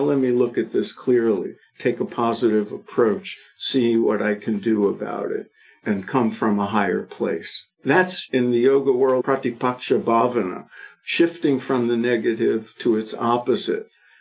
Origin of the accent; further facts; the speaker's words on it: New York, United States; I grew up in New York, so I think of life in an apartment building.